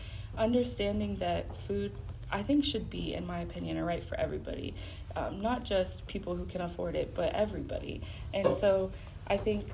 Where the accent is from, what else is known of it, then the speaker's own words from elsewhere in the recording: Columbus, Ohio, United States; I am from Columbus, Ohio. I went to Ohio University, and I am currently an intern at the Ohio Association of Food Banks